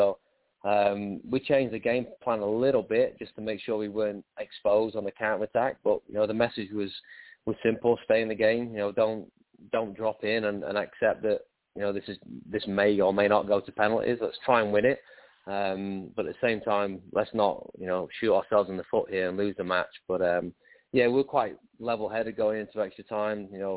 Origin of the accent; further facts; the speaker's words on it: England, United Kingdom; now in United States; I mean, as an English guy, have terrible luck supporting anyone that goes through a penalty shootout.